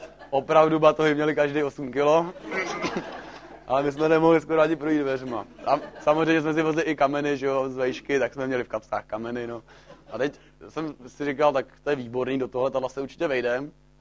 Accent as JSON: {"language": "Czech", "region": "Bohemia", "country": "Czechia", "said": "A pak nějak zjistili, že jsme z Čech"}